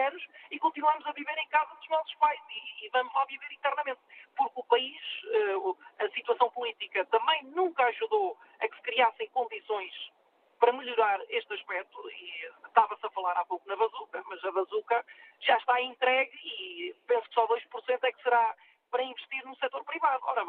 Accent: Viseu, Portugal; Eu sou de Viseu, natural de Viseu

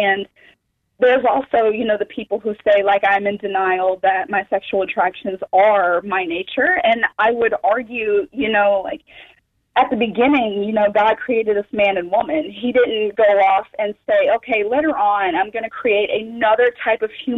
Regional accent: Mobile, Alabama, United States; I'm originally from Mobile, Alabama, the home of murder and Mardi Gras.

